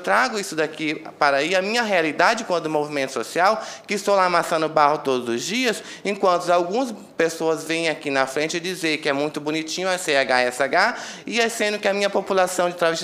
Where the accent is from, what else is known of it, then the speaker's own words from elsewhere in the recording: Campo Grande, Mato Grosso do Sul, Brazil; born there; now in Caxias do Sul, Brazil; Nós somos uma população que migramos. Por exemplo, eu nasci no Mato Grosso do Sul, hoje eu resido em Caxias do Sul, tá? Eu nasci em Campo Grande, mas isso eu resido ali hoje.